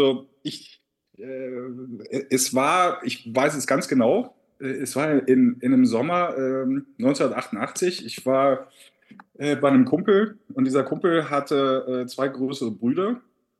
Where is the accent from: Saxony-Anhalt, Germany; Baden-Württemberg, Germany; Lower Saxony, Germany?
Lower Saxony, Germany; Helmstedt; ich komme aus Helmstedt, eine kleine schöne Stadt in Niedersachsen.